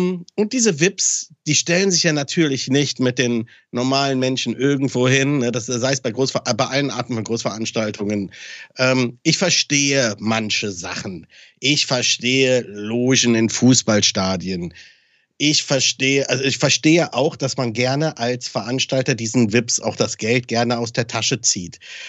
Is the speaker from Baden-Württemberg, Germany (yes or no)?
no; Aachen, North Rhine-Westphalia, Germany; In Aachen, ne, ich komme ja aus Aachen